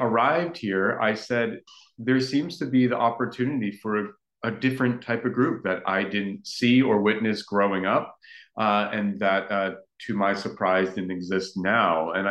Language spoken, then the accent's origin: English; New York, United States; I'm originally from New York, and a lot of my early childhood experiences were in the vocal ensemble world.